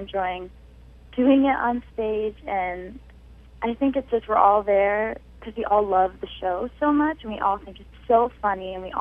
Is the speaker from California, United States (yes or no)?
no; New York, United States; Growing up in Central New York where it's cold all year round.